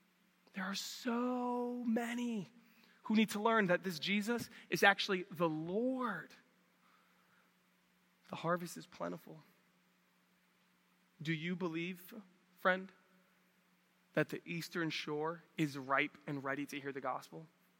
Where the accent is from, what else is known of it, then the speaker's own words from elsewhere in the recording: New York City, New York, United States; And I'm like coming from New York City.